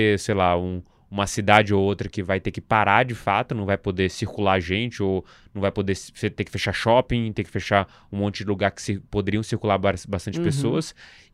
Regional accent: Brazil; como brasileiro, como cara investindo em bolsa e mercado local

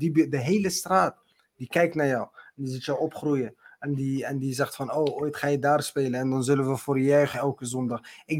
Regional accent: Morocco; Ik ben Marokkaan, maar ik ben geen Arabier. Dat vind ik altijd wel fijn om te zeggen, ik ben Berber.

